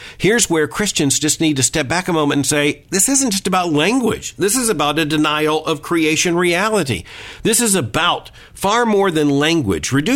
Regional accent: the South, United States; As a Southerner, I just have to find some satisfaction that there in upstate New York, Cornell University is saying that y'all is now a preferred terminology.

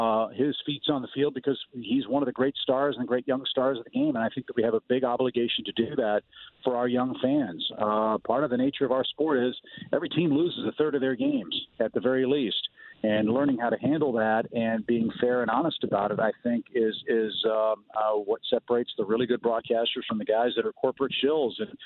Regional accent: Midwest, United States; Look, I, like so many kids, I grew up in the Midwest.

